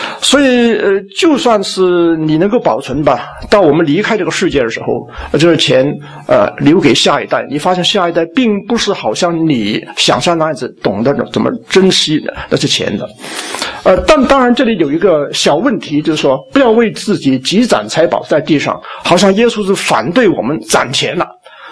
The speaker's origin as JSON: {"language": "Chinese", "country": "China", "said": "其实我们中国人很多的决定的背后都是由这个钱来推动的"}